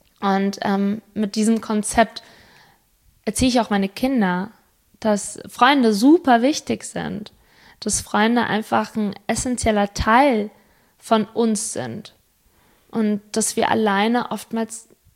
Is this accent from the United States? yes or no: no; Spain; Aber gut, ich bin Spanierin.